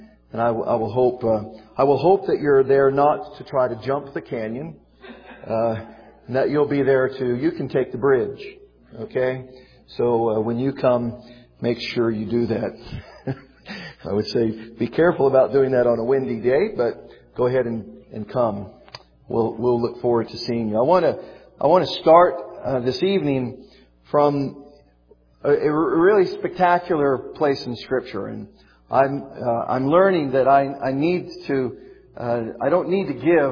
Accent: Colorado, United States; I grew up in Colorado. My father was a pastor in a western part of the state in small communities. And then later, my parents moved to Riverton, Wyoming.

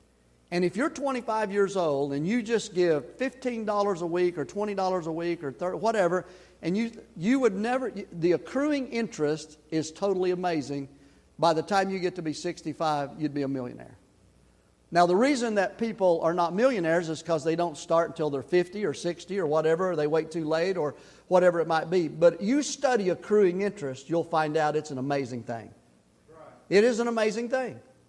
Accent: Tennessee, United States; And I'm from Tennessee, and so I'm real slow about stuff.

